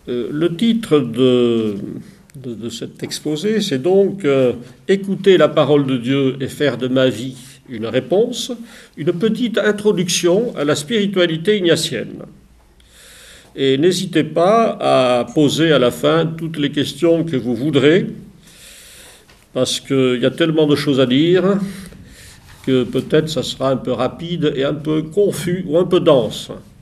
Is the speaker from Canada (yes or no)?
no; Bayonne, Nouvelle-Aquitaine, France; also born or lived in Hasparren / Boucau; Je suis originaire du Pays Basque, comme mon nom l'indique, et j'ai pas mal encore de parents et d'amis, bien sûr, dans la région. Je suis né à Asparin, et j'ai surtout vécu au Boucaux et à Bayonne, où habitaient mes parents.